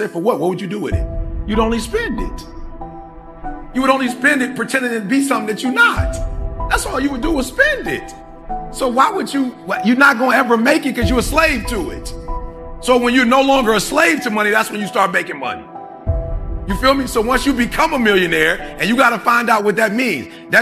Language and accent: English; Michigan, United States; I'm right from where you from. Right around the corner, I'm from Michigan.